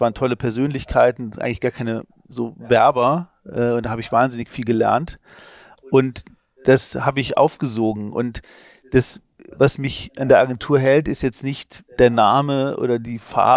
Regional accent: Trier, Rhineland-Palatinate, Germany; born there; ich komme aus Trier gebürtig

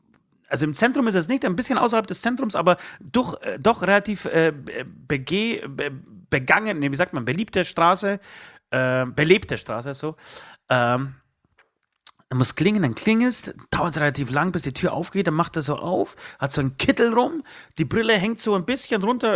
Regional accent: Katowice, Silesian Voivodeship, Poland; meine Familie oder ich komme aus Katowice, grob Tichau, Katowice, Oberschlesien. Und das ist so eine hässliche Gegend, wirklich.

